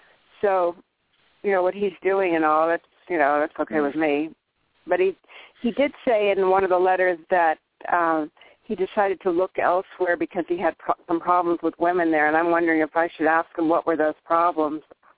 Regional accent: California, United States; I'm from California.

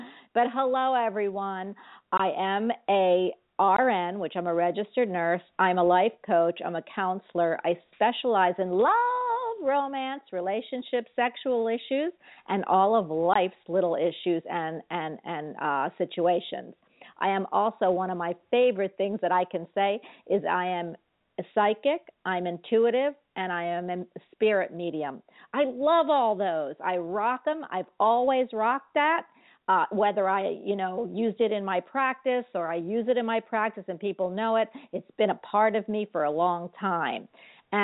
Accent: the North, United States; now in Florida, United States; I'm from the North, even though I'm living in Florida now.

